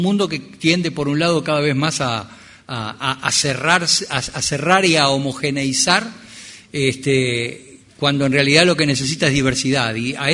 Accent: Uruguay; Me da la sensación de que a veces estamos con muy baja autoestima como uruguayos, ¿no?

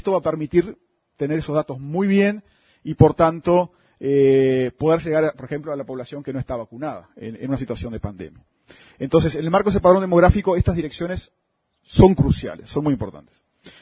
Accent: Minas de Corrales, Rivera, Uruguay; y yo soy de Minas de Corrales, donde no hay además números, de puerta

